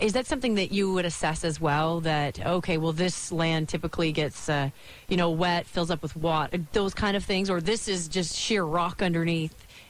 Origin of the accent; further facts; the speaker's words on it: Sudbury, Ontario, Canada; I'm from Sudbury, and nobody wants to go up there.